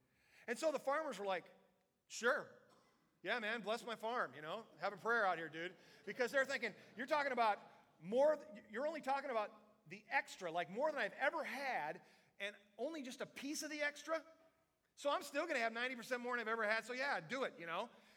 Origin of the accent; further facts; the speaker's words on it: Palouse, United States; I grew up in the Palouse, so I understand all things wheat